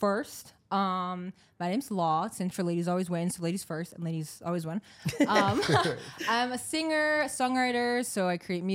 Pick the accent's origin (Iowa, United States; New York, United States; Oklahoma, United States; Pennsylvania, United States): New York, United States; Kingston; I grew up in upstate New York, so in Kingston.